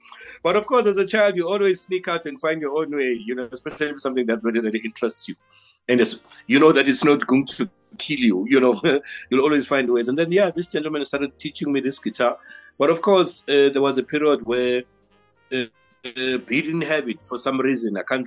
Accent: Queenstown, Eastern Cape, South Africa; born there; now in Cape Town, South Africa; I moved to Cape Town because I was born in Queenstown, a small little town in the Eastern Cape, right? We have a family in Cape Town.

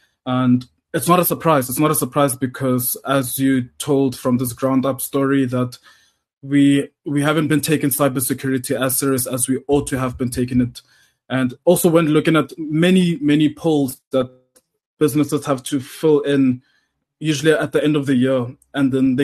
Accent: South Africa; It's actually quite embarrassing as a South African to look at that, at the website.

